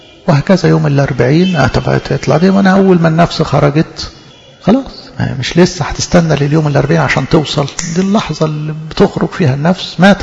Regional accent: Egypt; حاجة في طبيعتنا كمصريين بياخدينها من اجدادنا

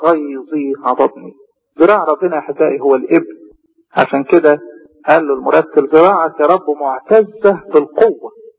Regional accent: Egypt; احنا مصريين

